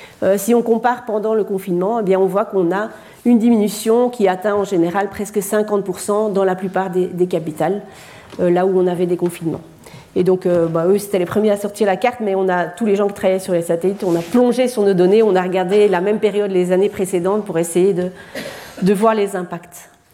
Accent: Belgium; Donc, je suis belge, hein, donc c'est pour ça que l'image me parle beaucoup.

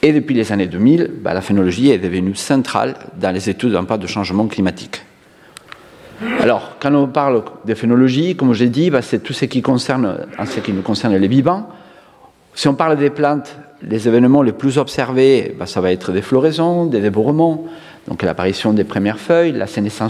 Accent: Spain; Moi, je suis espagnol à la base

